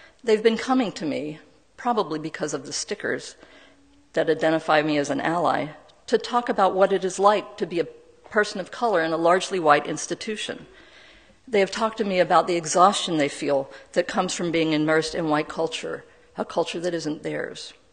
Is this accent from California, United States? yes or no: no; Columbus, Georgia, United States; also born or lived in Fort Benning, Georgia; I was born in 1956 overseas as my father was in the army, but I was raised in the Deep South, in Columbus, Georgia, Fort Benning, Georgia.